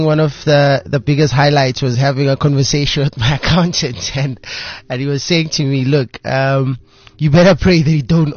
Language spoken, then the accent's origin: English; Gauteng, South Africa; because you understand that I'm from the Val.